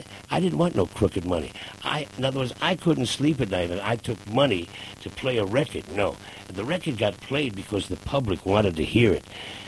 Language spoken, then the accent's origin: English; New York, United States; I grew up in New York listening to the great rhythm and blues stations